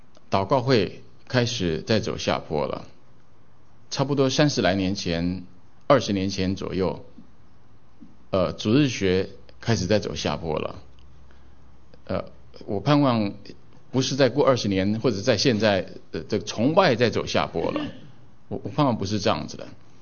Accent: Taiwan; 我从台湾来的，以前我在台湾在教会信主崇拜的时候

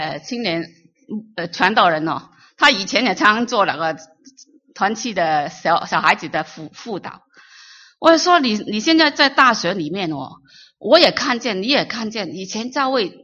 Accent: Guangdong, China; 我们广东人去饮茶去吃东西，吃 hamburger 一样，

